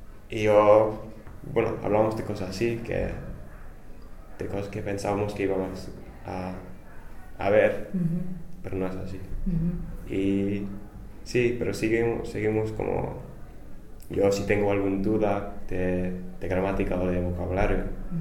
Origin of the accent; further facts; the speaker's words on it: England, United Kingdom; Spanish is a second language; antes de ir yo pensaba que iba a volver a Inglaterra como español, como españolcito